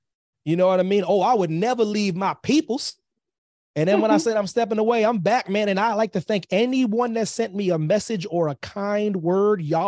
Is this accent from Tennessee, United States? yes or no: no; Pennsylvania, United States; Pennsylvania is my home state, military kid and whatnot, but Pennsylvania is my home for various reasons, family ties, the most time I've spent in a single pace without moving around with the military fam was in Pennsylvania.